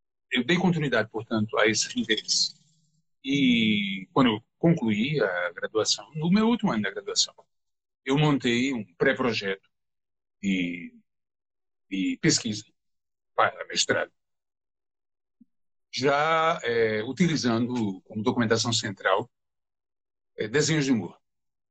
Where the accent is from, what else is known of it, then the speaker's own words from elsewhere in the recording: Natal, Rio Grande do Norte, Brazil; now in São Paulo, Brazil; Eu morava em Natal na minha juventude, vim morar em São Paulo em 1970, e era uma cidade menor do que hoje